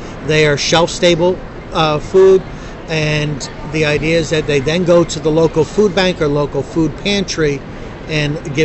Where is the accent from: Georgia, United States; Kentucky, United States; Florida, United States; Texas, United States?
Florida, United States; I'm from Southwest Florida.